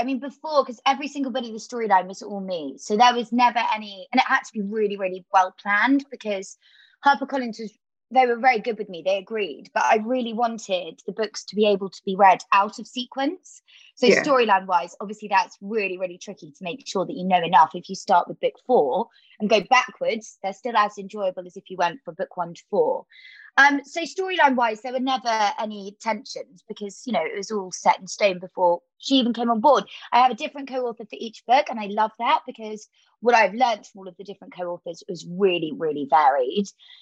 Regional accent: South West England, United Kingdom; I know about growing up in Devon and having lots of girlfriends and falling in love and loving all of the stuff like that.

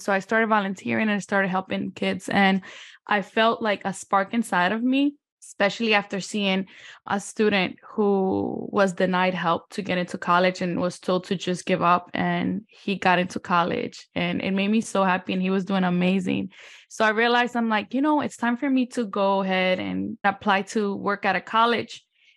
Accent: Honduras; moved away; I was born and raised in Honduras, and I came here as an immigrant.

